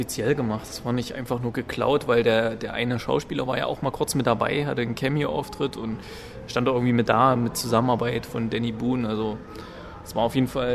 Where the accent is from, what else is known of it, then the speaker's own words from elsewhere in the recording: East Germany, Germany; ich komme doch quasi aus dem Osten, bin jetzt hier, musste mich auch an ein paar sprachliche Eigenheiten gewöhnen